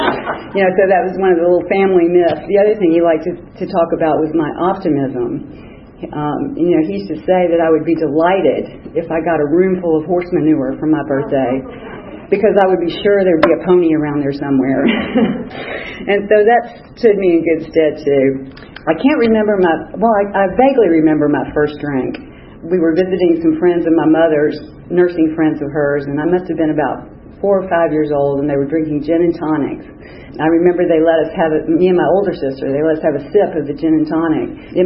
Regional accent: Memphis, Tennessee, United States; I grew up in Memphis, Tennessee in the mid-50s, and I'm the second oldest of five children.

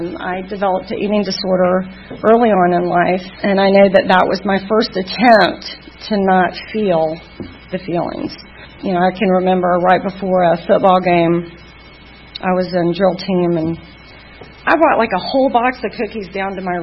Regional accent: Atlanta, Georgia, United States; and I'm from Atlanta, born and raised. Middle-class home, one brother.

